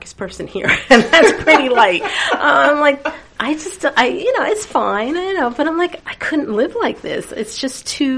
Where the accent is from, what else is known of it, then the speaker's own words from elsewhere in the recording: Flatbush, New York, United States; I come from Flatbush, so it was a very mixed area.